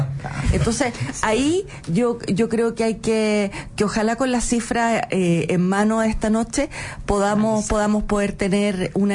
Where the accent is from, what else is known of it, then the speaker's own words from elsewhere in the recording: Chanco, Maule, Chile; yo soy de Chanco, que queda a 8 kilómetros